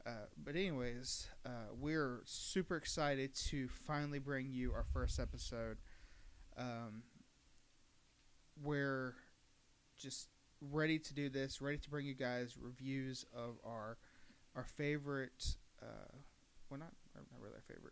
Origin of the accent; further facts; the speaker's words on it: Virginia, United States; I grew up in Virginia, so. Like a couple of my teams, you'll wonder, well, why does he live in North Carolina and likes those teams?